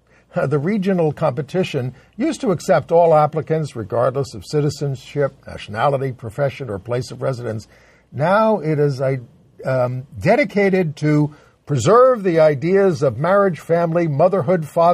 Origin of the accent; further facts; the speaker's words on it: Baldwin, New York, United States; Well, my hometown, I should say, is Baldwin.